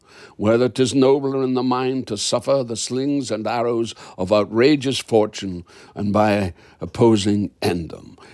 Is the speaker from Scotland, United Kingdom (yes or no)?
yes; Scotland, United Kingdom; I'm a Scot, so English films didn't mean anything to me.